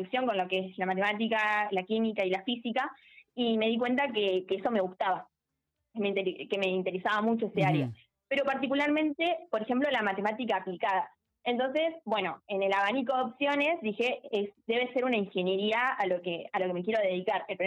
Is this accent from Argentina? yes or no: yes; Trenel, La Pampa, Argentina; Soy de Trenel, sí. De Alvear.